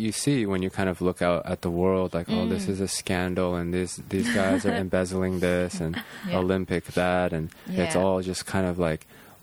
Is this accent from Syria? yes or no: no; Tokyo, Japan; I'm from Tokyo. Mm. Could not be more different mm. than where you are.